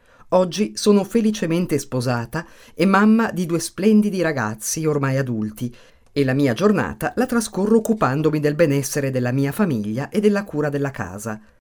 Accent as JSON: {"language": "Italian", "town": "Mendrisio", "region": "Ticino", "country": "Switzerland", "tie": "born there", "said": "Sono nata a Mendrisio nel 1965"}